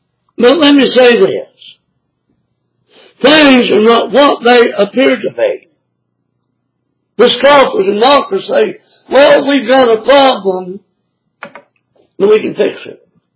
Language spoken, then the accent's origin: English; Kentucky, United States; Anyway, I grew up in Eastern Kentucky.